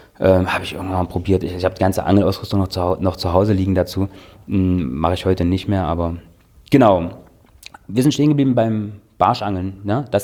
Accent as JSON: {"language": "German", "town": "Dessau", "region": "Saxony-Anhalt", "country": "Germany", "tie": "born or raised there", "said": "Ja, ich komme aus Dessau, genau. Ich bin dort aufgewachsen, meine Eltern wohnen dort"}